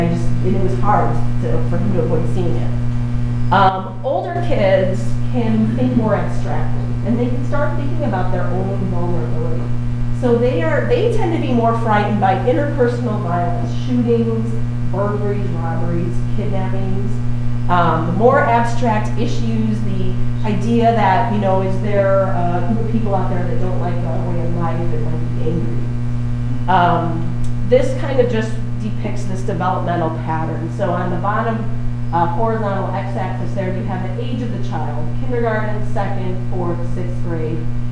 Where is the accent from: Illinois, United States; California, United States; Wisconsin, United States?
Illinois, United States; I grew up in Illinois, and my classroom also happened.